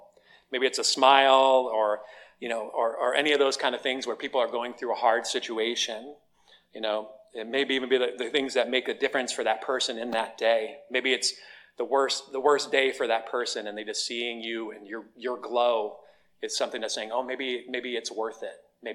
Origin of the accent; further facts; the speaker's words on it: Scotland, United Kingdom; me being a Scottish person, or, you know, from Scottish descent